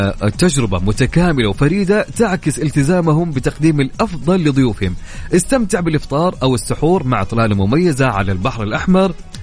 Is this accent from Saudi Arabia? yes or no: yes; Mecca, Makkah Province, Saudi Arabia; أنا بحكم إني من مكة